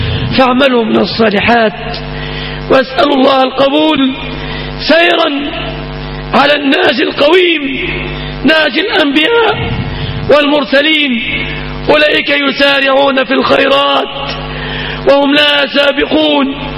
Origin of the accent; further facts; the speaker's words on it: Egypt; سلم بلادنا مصر من كل مكروه وسوء،